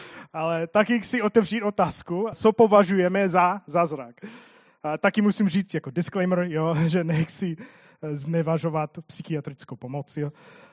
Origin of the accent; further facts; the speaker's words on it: United States; Czech is a second language; now in Czech Republic; nevím, asi většina z vás mě zná, ale já jsem Američan, tak občas mluvím divně